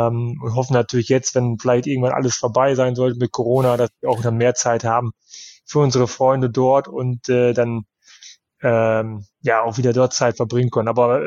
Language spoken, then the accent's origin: German; Osnabrück, Lower Saxony, Germany; born there; Ja, das ist natürlich meine Geburtsstadt und meine Verwandtschaft wohnt dann noch.